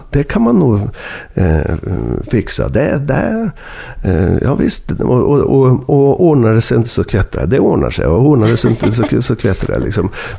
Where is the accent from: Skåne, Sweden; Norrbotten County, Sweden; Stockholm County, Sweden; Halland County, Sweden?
Norrbotten County, Sweden; mera tallhedar och granskog som är där uppe i Norrbotten där jag kommer ifrån.